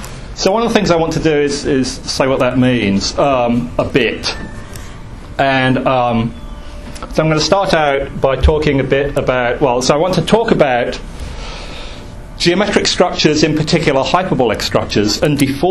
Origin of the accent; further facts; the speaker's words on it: England, United Kingdom; I grew up in England, and I did pretty well in high school, except in French. And I've got no ear for foreign languages